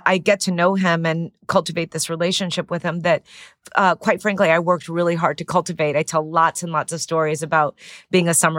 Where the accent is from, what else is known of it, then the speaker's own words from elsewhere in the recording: Chicago, Illinois, United States; I was from Chicago, and you know, it seemed like I would go to a big city like Columbia